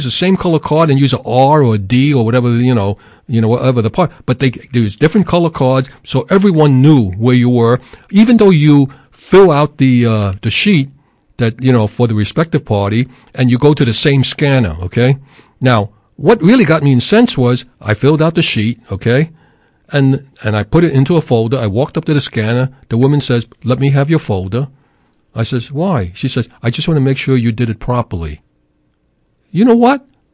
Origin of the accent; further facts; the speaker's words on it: New York City, New York, United States; Actually, most people don't realize I was born and raised in New York City.